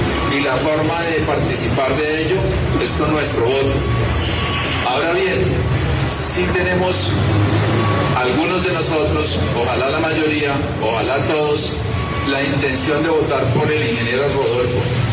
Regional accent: Colombia; cada uno de nosotros como colombiano tiene al momento de ejercer su voto

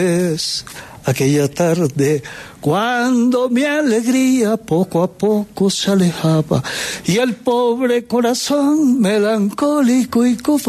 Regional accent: Chiriguaná, Cesar, Colombia; Yo estaba en mi pueblo, en Chiriguaná

